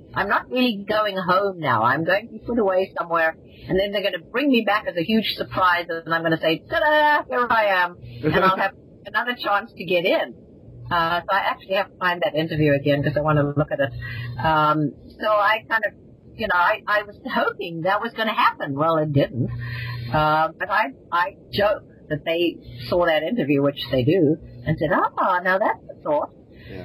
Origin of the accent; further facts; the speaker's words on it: South Africa; accent: South African; I'll probably do a South African one, because that's where my accent comes in.